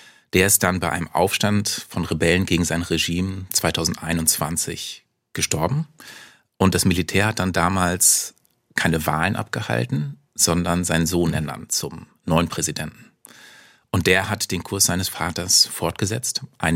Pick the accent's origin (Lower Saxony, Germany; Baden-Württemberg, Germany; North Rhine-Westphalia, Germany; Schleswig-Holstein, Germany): Schleswig-Holstein, Germany; Itzehoe; born there; Also ich bin in Itzehoe in Schleswig-Holstein geboren.